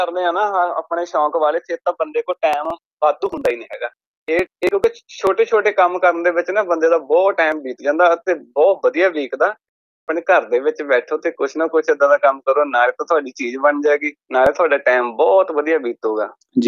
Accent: Nawanshahr, Punjab, India; now in Brisbane, Australia; ਮੈਂ ਵੀਰੇ ਪੰਜਾਬ ਤੋਂ ਹੈਗਾ, ਮੇਰਾ ਜੰਪਲ ਪਲੇਸ ਹੈਗਾ ਨਵਾਂ ਸ਼ਹਿਰ, ਤੇ ਰਾਹੋਂ ਸਾਡਾ ਸ਼ਹਿਰ ਤੇ ਪਿੰਡ ਮੇਰਾ ਹੈਗਾ ਗੜੀ ਫਤਿਹ ਖਾਂ, ਤੇ ਇੱਥੇ ਮੈਂ ਬ੍ਰਿਸਬਨ ਦੇ ਵਿੱਚ ਅਸੀਂ ਰਹਿੰਦੇ ਹਾਂ ਜੀ

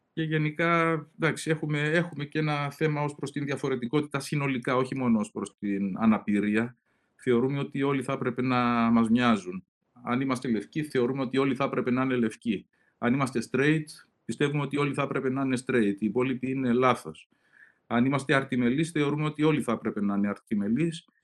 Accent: Cyprus; Και το λέω επειδή ανέφερες ότι γεννήθηκα και μεγάλωσα στην Κύπρο.

